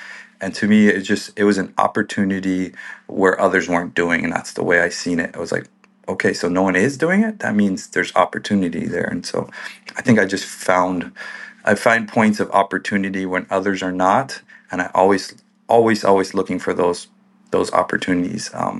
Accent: Pahoa, Hawaii, United States; And I love growing up on the Big Island. Great, great place to grow up. Grew up very local, hunting, fishing, diving. I lost my pigeon. I don't have much pigeon anymore because I choose to.

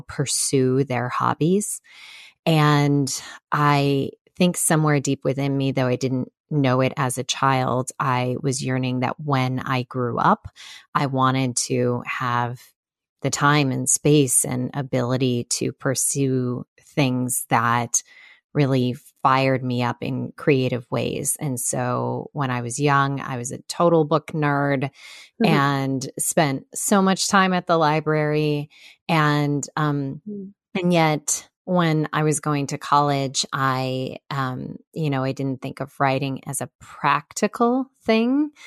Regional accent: Chicago, Illinois, United States; So I grew up in Chicago around really, really hardworking, strong women.

